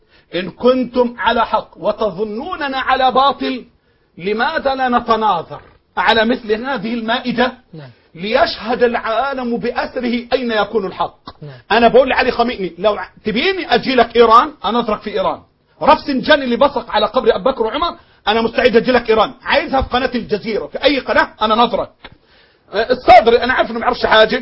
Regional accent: Egypt; بلدنا مصر

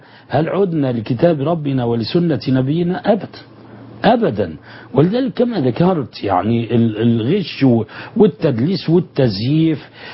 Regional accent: Alexandria, Alexandria Governorate, Egypt; أن الملك كان مثلا عندنا في الإسكندرية وفي منطقة راس التين

